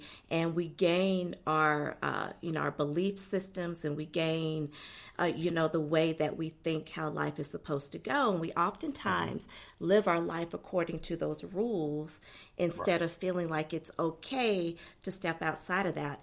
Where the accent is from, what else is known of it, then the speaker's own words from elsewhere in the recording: Brewton, Alabama, United States; now in Atlanta, United States; I am originally from the South. You know, I currently reside in Metro Atlanta, but I'm an Alabama girl, small town, Alabama, a town called Brewton. 45 minutes from Pensacola, Florida, a little stop in the road.